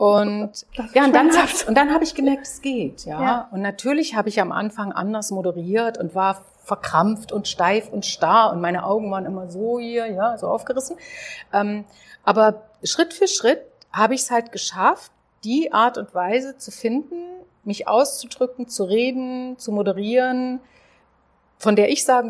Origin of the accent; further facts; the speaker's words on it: Germany; moved away as an adult; ich bin ja in der DDR groß geworden